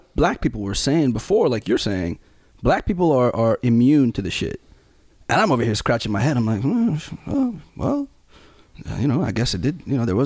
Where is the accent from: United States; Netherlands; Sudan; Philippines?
Sudan; We saw Sudan, my home country, close their borders immediately and turn planes around in midair.